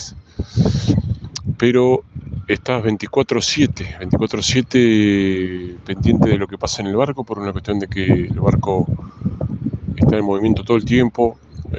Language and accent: Spanish; Puerto Deseado, Santa Cruz, Argentina; born there; Nací en Puerto Deseado, provincia de Santa Cruz. Tengo 40 años.